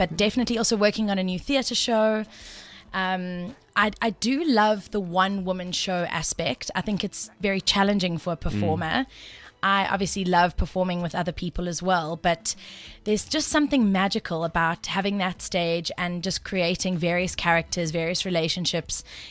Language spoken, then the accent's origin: English; Durban, KwaZulu-Natal, South Africa; No, I'm from Durban originally.